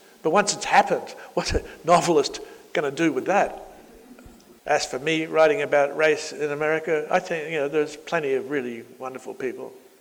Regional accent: Australia; but I'm an Australian. I think if I was an American writer, actually, they probably wouldn't be reading it, but I'm an Australian writer.

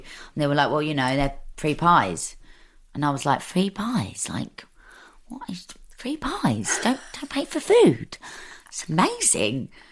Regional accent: London, United Kingdom; born there; I love London. It's, you know, I was born in Camden. I'm an East London girl, really.

